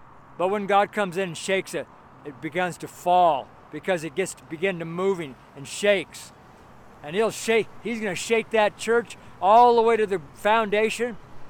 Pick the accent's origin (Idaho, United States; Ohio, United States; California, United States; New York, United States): California, United States; If you're in an earthquake, I'm from California. I've been in many earthquakes.